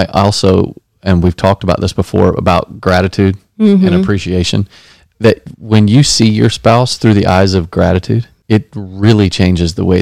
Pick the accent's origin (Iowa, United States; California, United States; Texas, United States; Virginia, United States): Texas, United States; Dallas; There's this couple that was in our church when I was growing up in Dallas, Texas.